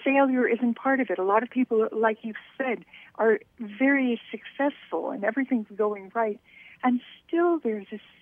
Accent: United States; Well, I'm American. For most of my life, I led a very normal kind of American existence.

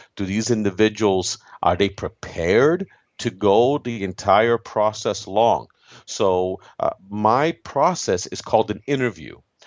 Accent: Florida, United States; In my home state of Florida, 25% of our mortgages are not being paid.

